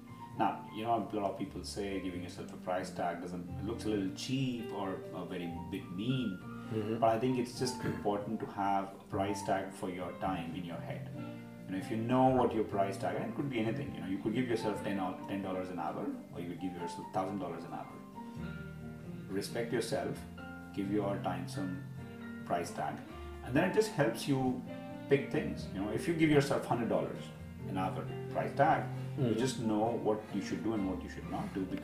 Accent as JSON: {"language": "English", "country": "India", "tie": "born or raised there", "said": "I'm born in India, made for the world. Because I think while I was born and raised in India, for the last 20 years I've been traveling around the world, all over Asia, Pacific, Europe, Africa."}